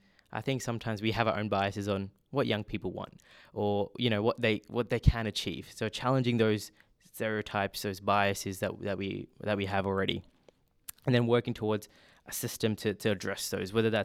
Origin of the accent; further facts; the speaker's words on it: India; now in Australia; migrant, me being here for almost 17 years now, if I go to India, where my country of origin, they'll say I'm not Indian because I'm too Western. If I say I'm Australian here, traditionally, I'm not Australian.